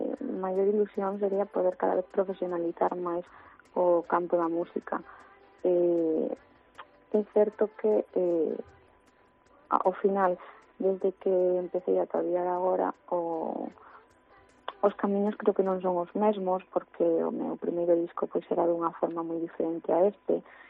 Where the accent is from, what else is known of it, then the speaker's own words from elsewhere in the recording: O Porriño, Galicia, Spain; teño que corrigir, porque son do Porriño, e igual me matan, se escoitan que son Vigo.